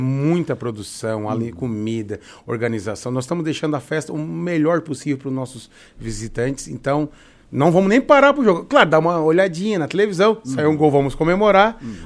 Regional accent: Criciúma, Santa Catarina, Brazil; Eu sou natural aqui de Criciúma.

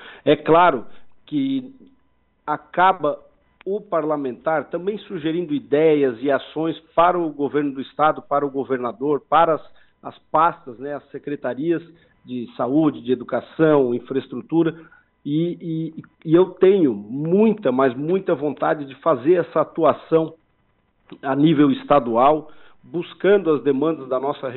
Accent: Tubarão, Santa Catarina, Brazil; Eu sou natural de Tubarão, vereador aqui em Tubarão.

